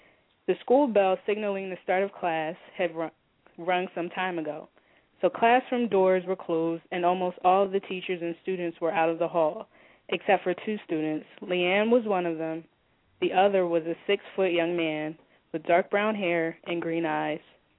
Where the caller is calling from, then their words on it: Merchantville, New Jersey, United States; I'm calling from New Jersey.